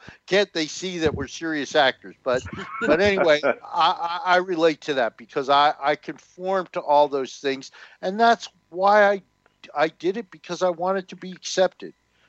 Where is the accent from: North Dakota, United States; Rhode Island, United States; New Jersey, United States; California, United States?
New Jersey, United States; I grew up in North New Jersey, which, you know, is much like Camden. I had an older brother who was a football player and protected me.